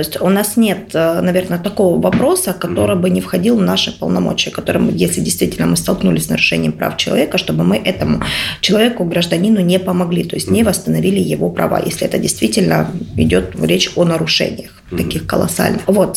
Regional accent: Makiivka, Donetsk Oblast, Ukraine; Я уроженка города Макеевки, это буквально 20 километров, 18 километров от города Донецк.

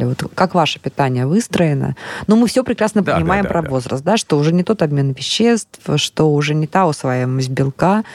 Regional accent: Novosibirsk, Novosibirsk Oblast, Russia; я из Новосибирска.

